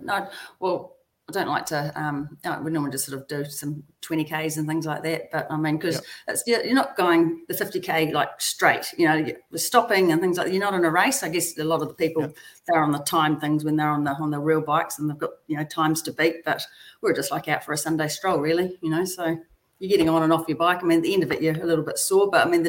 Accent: Palmerston North, Manawatū-Whanganui, New Zealand; because we're from Palmerston North

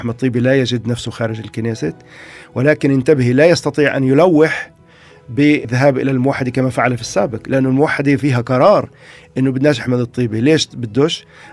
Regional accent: Palestine; وإحنا كفلسطينيين بالنسبة لنا الوحدة حتى لو كانت غير مجدية

